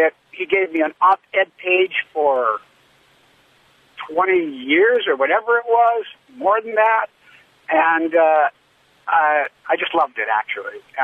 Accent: Winnipeg, Manitoba, Canada; So the next question was, do you know where I'm from? I'm from Winnipeg.

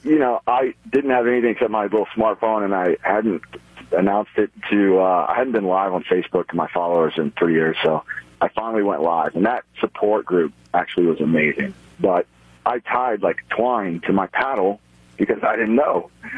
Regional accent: Omaha, Nebraska, United States; But I lived on Kansas Chef Boyardee, which was made in my hometown of Omaha, and lost 80 pounds.

